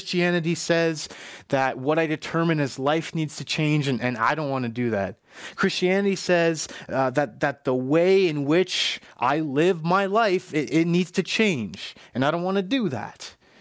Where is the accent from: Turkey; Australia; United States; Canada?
Canada; Ontario; I'm from Ontario originally. That is where in which I was born. I was raised in a Christian home